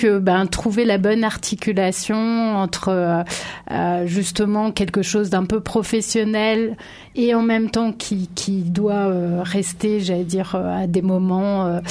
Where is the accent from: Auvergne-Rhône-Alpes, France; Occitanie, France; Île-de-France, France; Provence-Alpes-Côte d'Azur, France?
Auvergne-Rhône-Alpes, France; now in Drôme, France; je suis originaire de montagne. Alors bon, de montagne un peu différente puisque je suis originaire du massif du Mont-Blanc. Après, j'ai surtout travaillé dans d'autres lieux. Et en fait, j'ai découvert la Drôme. J'habite en Drôme depuis bientôt 20 ans.